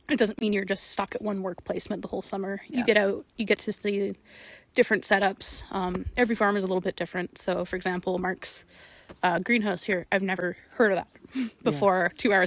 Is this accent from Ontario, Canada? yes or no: no; Terrace, British Columbia, Canada; I was born and raised in Terrace, but we didn't really do any of that type of thing.